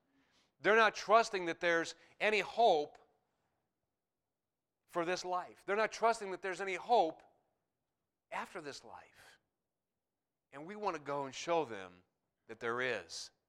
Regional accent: the South, United States; because we're from the South, it was brutally cold yesterday in Auburn.

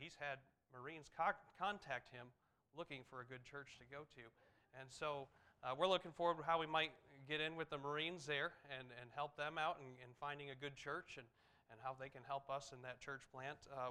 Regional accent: Kalamazoo, Michigan, United States; especially I'm from Kalamazoo, Michigan, and there's a couple churches there that have been really involved with that ministry.

